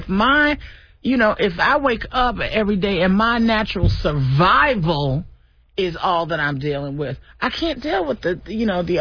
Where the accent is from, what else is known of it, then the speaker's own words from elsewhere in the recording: Detroit, Michigan, United States; now in US South; because I'm from Detroit. So I never knew of any of this disparate this until I got to the South.